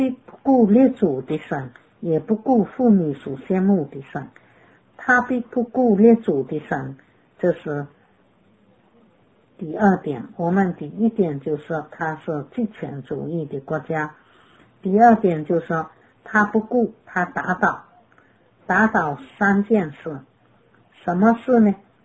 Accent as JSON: {"language": "Chinese", "country": "China", "said": "我们中国人特别对于这个观念，祖宗的观念很深"}